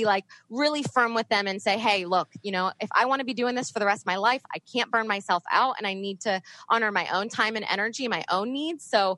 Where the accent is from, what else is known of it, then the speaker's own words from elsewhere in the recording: East Coast, United States; it helped moving to the West Coast, because I grew up on the East Coast and not as many people were as open to what I do.